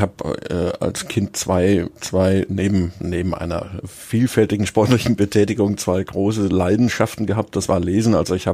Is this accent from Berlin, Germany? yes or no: no; Munich, Bavaria, Germany; ich bin in München aufgewachsen, habe beim TSV Solln gespielt